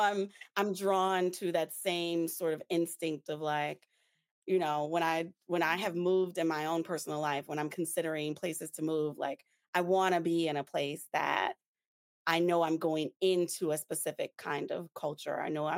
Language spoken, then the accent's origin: English; New Orleans, Louisiana, United States; I think this is absolutely just being that I'm from New Orleans